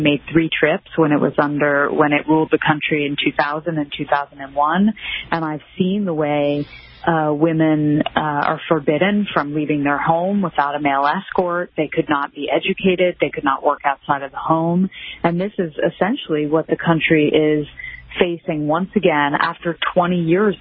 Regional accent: United States; for me as an American woman who has grown up and been afforded so many freedoms and opportunities

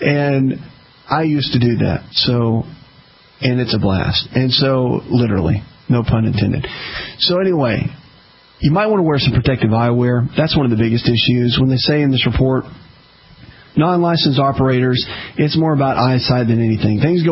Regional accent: the South, United States

